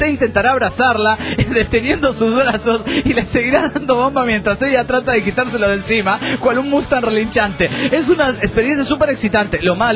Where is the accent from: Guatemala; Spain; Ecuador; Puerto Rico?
Guatemala; now in United States; tenía planificado ir a Guatemala, mi tierra, a ver a mi novia y a ver a mis cuates